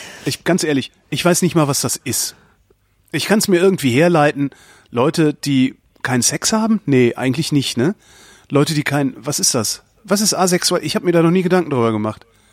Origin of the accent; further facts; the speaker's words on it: Switzerland; Ich bin Schweizer.